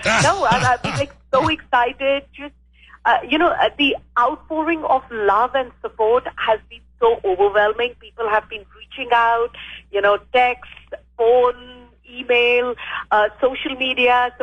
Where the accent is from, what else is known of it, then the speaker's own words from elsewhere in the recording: India; moved away as an adult; now in United States; I was born and raised in India. I did my undergrad in India and came to America to go to the Culinary Institute of America. And yeah, been here since then.